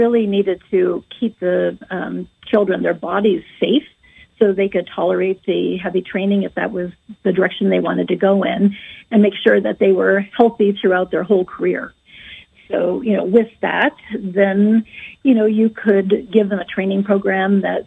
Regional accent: New York/New Jersey area, United States; also born or lived in Chicago; And then when I went to Chicago, my family had been transferred because I was really from the New York, New Jersey area.

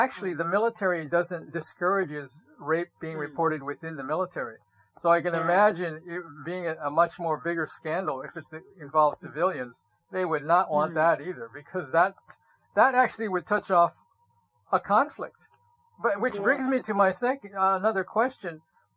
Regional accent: United States; And you know, as an American, I am ashamed.

